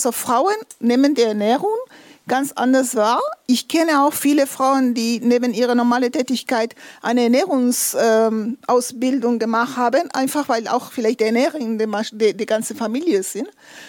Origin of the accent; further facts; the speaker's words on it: Spain; moved away as an adult; ich komme aus Spanien, wohne ich schon seit 94 hier.